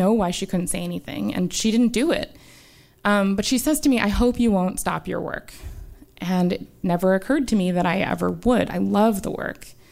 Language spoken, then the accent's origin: English; United States; as an American, it would never occur to me